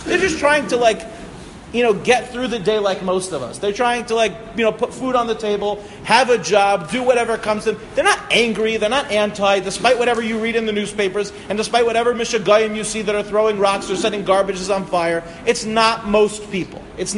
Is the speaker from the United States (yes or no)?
yes; Lawrence, New York, United States; My parents, I grew up in Lawrence. I said to my mother, I said, are you really fighting with me about this? We live in Lawrence, in like a really nice house in Lawrence.